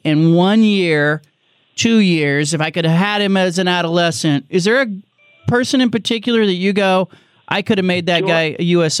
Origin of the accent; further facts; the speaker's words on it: United States; I'm an American, so I like to see Americans win.